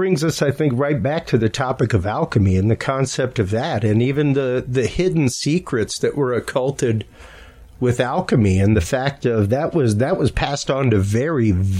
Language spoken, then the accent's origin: English; Louisiana, United States; The two examples I give, number one, I am Cajun.